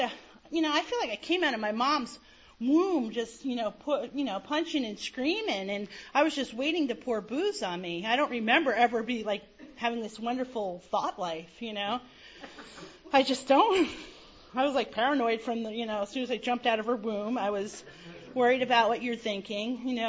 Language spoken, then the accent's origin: English; New Jersey, United States; born there; And I was born in New Jersey. I came from a family that drank hard, and they played hard, worked hard